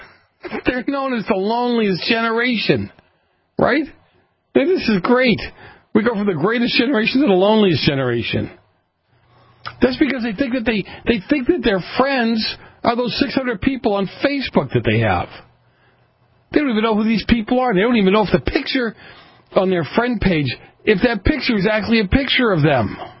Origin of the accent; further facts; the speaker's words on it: Boston, Massachusetts, United States; I mean, I grew up in Boston.